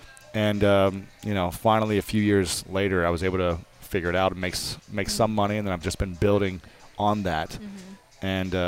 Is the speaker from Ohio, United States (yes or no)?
yes; Ohio, United States; hey, guys … I'm from Ohio, and I want to make the USA national team and go to the Olympics.